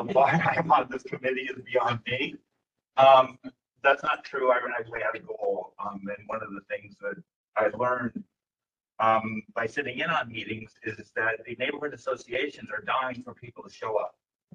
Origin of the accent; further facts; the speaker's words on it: Illinois, United States; also born or lived in Los Angeles; now in Westland, United States; I moved to Westland about a year and a half ago. I'm originally from Illinois. I grew up in a small town right about the same size as Westland, and spent the last 35 years in Los Angeles